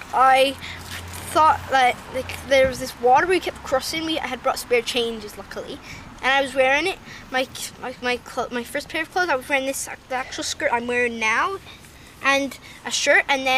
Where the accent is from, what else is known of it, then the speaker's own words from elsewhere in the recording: Hamilton, Ontario, Canada; born there; I was born in Hamilton, but I live in Dundas. I was born in the Hamilton Hospital, though. I was born in McMaster.